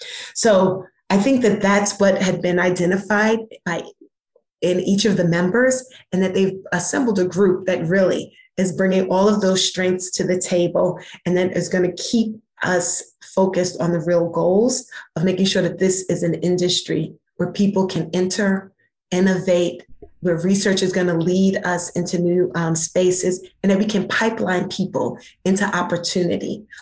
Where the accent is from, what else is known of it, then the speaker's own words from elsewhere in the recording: New York, United States; I am born and bred in New York.